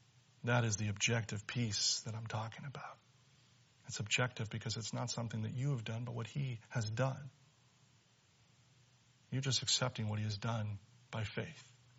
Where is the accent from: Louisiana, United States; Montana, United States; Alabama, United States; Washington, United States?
Washington, United States; Seattle; You know, I'm from Seattle. And you get a lot of opportunities to hike in Seattle.